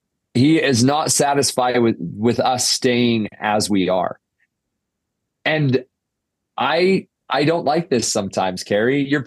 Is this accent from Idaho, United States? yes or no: yes; Idaho, United States; But President Hinckley came to our hometown, my hometown in Idaho.